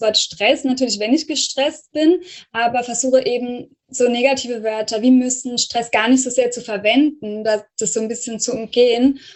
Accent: Rhineland-Palatinate, Germany; ich komme ja so aus der Pfalz, vom Pfälzischen her, wir sind immer auch so hektisch

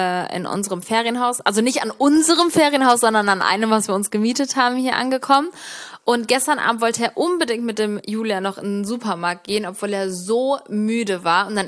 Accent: Cologne, North Rhine-Westphalia, Germany; wir kommen ja aus Köln

